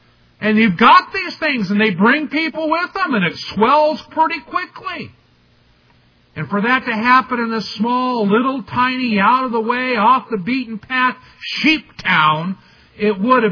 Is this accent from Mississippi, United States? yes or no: no; Washington, District of Columbia, United States; I grew up in Washington, D.C., or just outside.